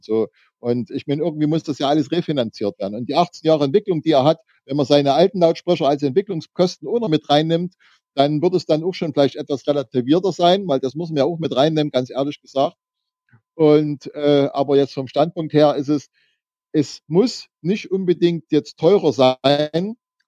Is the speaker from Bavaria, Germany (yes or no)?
no; Meerane, Saxony, Germany; wenn jemand fragt, wo ich herkomme, also ich sitze in der Nähe von Chemnitz, Zwickau, direkt an der A4 und vielleicht kennen Sie Merane als Radfahrer